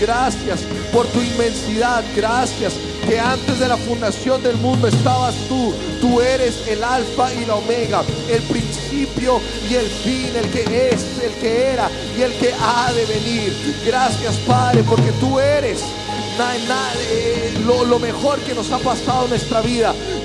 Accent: Colombia; Ahora, como colombianos creo que tenemos la costumbre

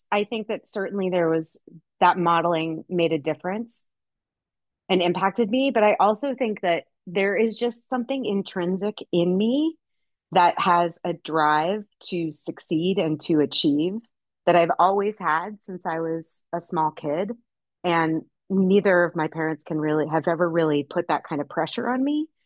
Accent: Tucson, Arizona, United States; I grew up in Tucson, Arizona in the desert. We spent a lot of time weirdly outside, despite how incredibly hot it was.

